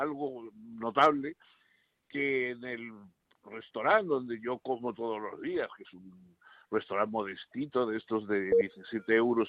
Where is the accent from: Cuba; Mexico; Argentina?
Mexico; Eso ya no te puedo decir. yo soy solo mexicano.